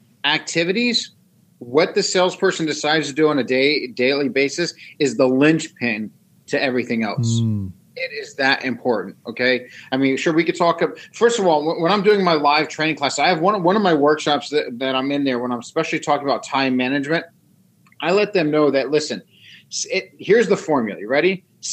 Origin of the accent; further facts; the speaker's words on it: New York, United States; moved away as an adult; also born or lived in Ohio / Arizona; now in Florida, United States; So I mean, I'm originally from New York, right? But I've lived everywhere from Ohio to Arizona.